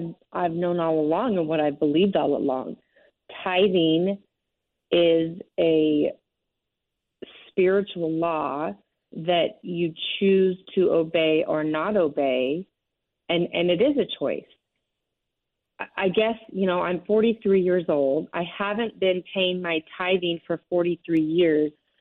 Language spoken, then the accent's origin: English; California, United States; also born or lived in New York City, United States; I grew up in California as a strong member.